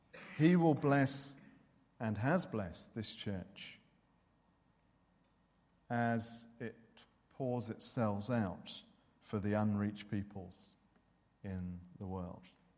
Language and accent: English; South West England, United Kingdom; I grew up in Devon, in a small, rural farming community. I grew up in a non-Christian home